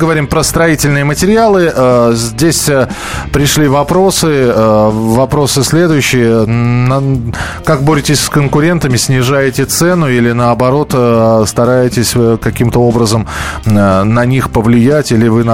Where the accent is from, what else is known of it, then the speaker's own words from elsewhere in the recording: Moscow, Russia; я коренной москвич